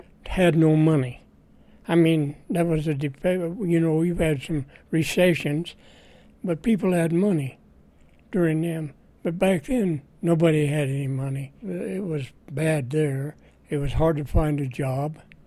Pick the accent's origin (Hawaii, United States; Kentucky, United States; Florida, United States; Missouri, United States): Missouri, United States; Freeman; born there; I was born in Freeman, Missouri, south of Kansas City, not too far.